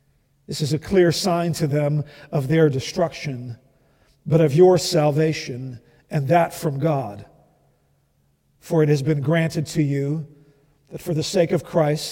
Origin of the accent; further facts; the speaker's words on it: Netherlands; Growing up in the Netherlands, one of my favorite pastimes was tourist watching.